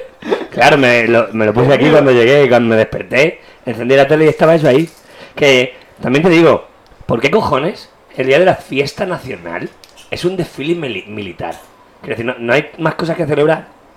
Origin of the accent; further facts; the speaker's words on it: Spain; Yo creo que como español, lo que me gustaría ese día, como fiesta nacional aquí